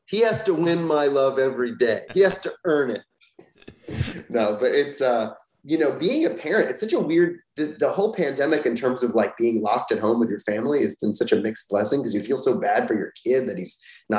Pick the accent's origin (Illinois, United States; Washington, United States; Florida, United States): Florida, United States; Hollywood; I grew up in Florida. I didn't grow up in Hollywood, California. I grew up in Hollywood, Florida, which is weird.